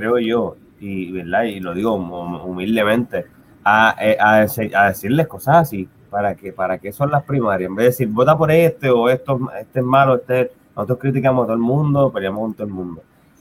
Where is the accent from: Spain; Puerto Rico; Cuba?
Puerto Rico; Carolina; Y yo soy de Carolina y supuestamente, pues.